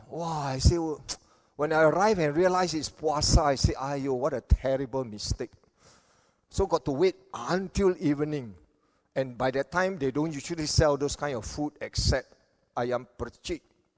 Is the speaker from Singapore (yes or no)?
no; Kelantan, Malaysia; I decided to take a nostalgic road trip to my home state of Kelantan.